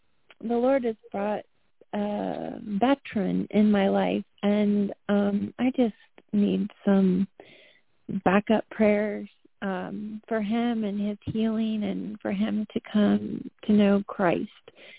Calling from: North Carolina, United States; Good evening, ladies. … from North Carolina.

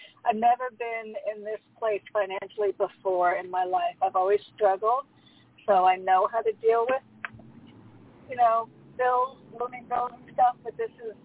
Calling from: Connecticut, United States; I'm calling from Connecticut.

